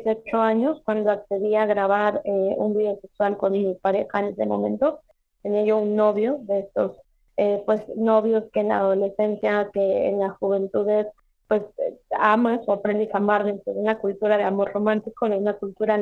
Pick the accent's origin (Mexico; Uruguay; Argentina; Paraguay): Mexico; en mi país, en México